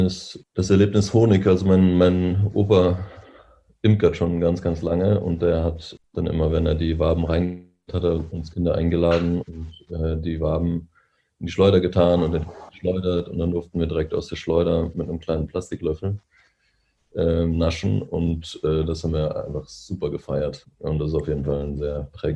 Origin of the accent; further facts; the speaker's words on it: North Rhine-Westphalia, Germany; now in Berlin, Germany; wo ich herkomme oder wo ich aufgewachsen bin, in NRW oder in Ostwestfalen, wo man sehr vorsichtig an neue Dinge rangeht.